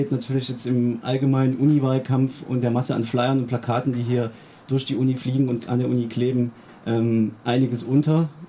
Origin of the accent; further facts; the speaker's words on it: Dresden, Saxony, Germany; moved away as an adult; also born or lived in Marburg; now in Linz, Austria; ja, wie schon angekündigt. Ich komme ursprünglich aus Dresden. Hab dann in Marburg die klassische Politikwissenschaft studiert und ja, jetzt bin ich hier in Linz